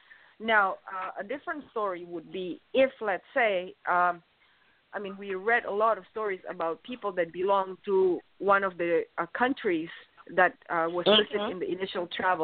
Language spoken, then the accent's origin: English; Indonesia; in comparison to my own country, I'm from Indonesia.